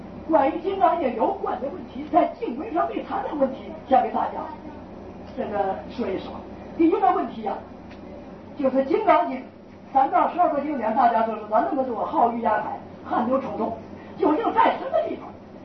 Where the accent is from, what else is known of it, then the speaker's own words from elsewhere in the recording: northern China, China; 我是北方人，有的字啊发音不正确， 大家不要误会。我举几个例子呢，我的家乡习惯，我小时候读书啊，住下这个念正念，现在一下改不过来。